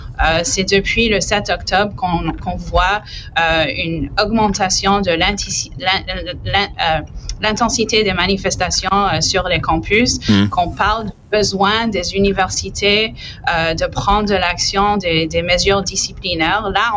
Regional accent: Quebec, Canada; comme communauté, en tant que Québécois

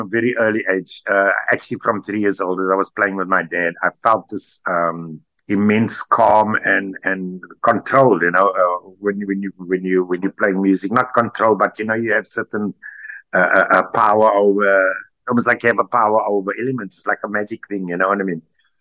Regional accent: Lotus River, Western Cape, South Africa; also born or lived in Wynberg; I was born in Wynberg, but I grew up in, we moved out of Wynberg when I was quite young. I was about 6 or 7, we moved out, and I grew up in Lotus River.

